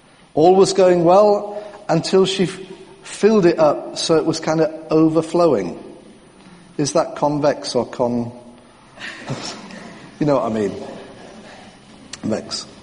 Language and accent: English; North East England, United Kingdom; I did get angry because I'm a Geordie.